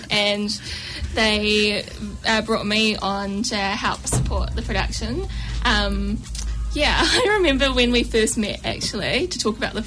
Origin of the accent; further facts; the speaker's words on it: United States; I'm American. Does that count?